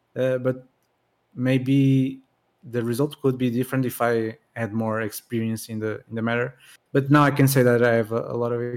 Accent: Portugal; English is a second language; Like I'm from Portugal and they flew me in to the United States just to be in these two events

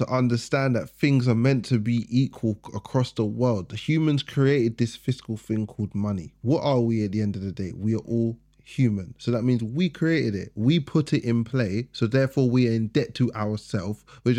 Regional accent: England, United Kingdom; What are we talking about? I'm English.

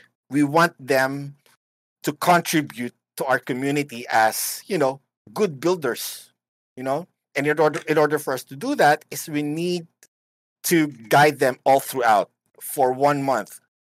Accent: Philippines; English is a second language; Yep, I'm from the Philippines.

